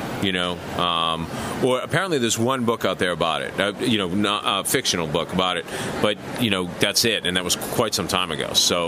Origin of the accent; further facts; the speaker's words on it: Boston, Massachusetts, United States; It's one of those events that if you're a kid growing up in Boston, you constantly hear about it.